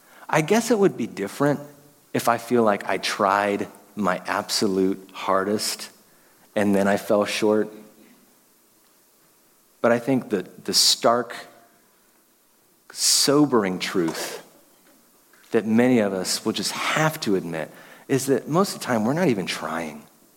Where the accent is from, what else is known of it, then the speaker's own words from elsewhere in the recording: Appalachia, United States; I never fall for those things, mostly because I'm from Appalachia and my attitude is always, well, come get it.